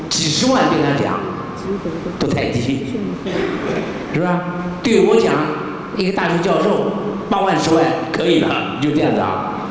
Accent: Taiwan; 我在眷村长大

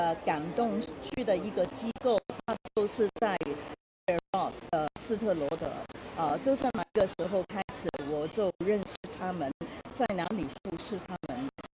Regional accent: Hong Kong; Chinese is a second language; 我是从香港来的，所以我的普通话可能不太好啊，

